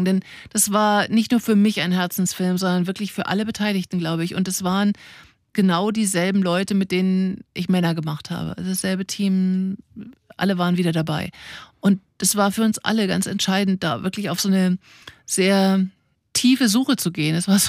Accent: Northern Germany, Germany; wie das bei uns in Norddeutschland hieß, der Flunsch.

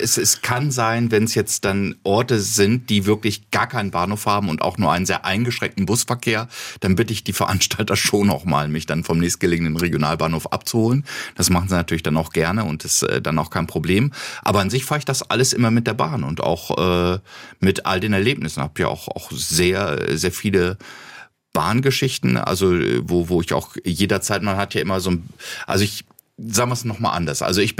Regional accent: Berlin, Germany; als Berliner an so einen Ort zu kommen, ist es einfach auch Balsam.

